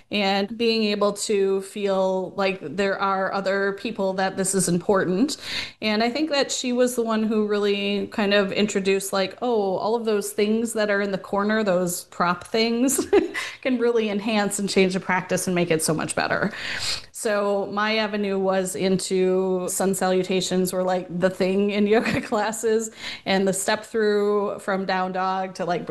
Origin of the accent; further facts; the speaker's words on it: Sheboygan, Wisconsin, United States; I was living in my hometown at the time, Sheboygan, Wisconsin